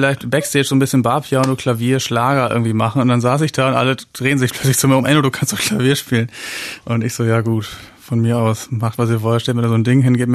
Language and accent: German; Lower Saxony, Germany; Bin ich als Leraner, als Ostfriese groß geworden